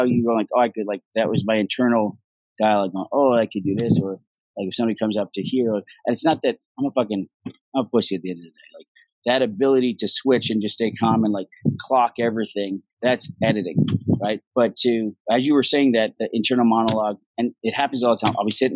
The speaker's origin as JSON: {"language": "English", "country": "Ireland", "said": "He goes, where are you from? I was like, I'm Irish. He goes, you're not from Texas? I'm like, no."}